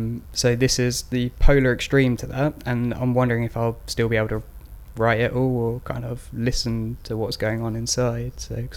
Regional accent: Cambridge, East of England, United Kingdom; now in Staines, United Kingdom; I'm originally from Cambridge. My date of birth is 4th of September 1983. I'm currently living in Staines.

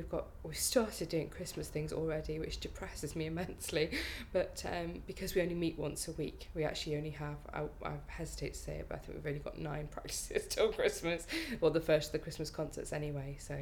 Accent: Ellesmere Port, North West England, United Kingdom; I'm from Ellesmere Port, that's where I was born. I was born at the Countess of Chester Hospital, but living in Ellesmere Port.

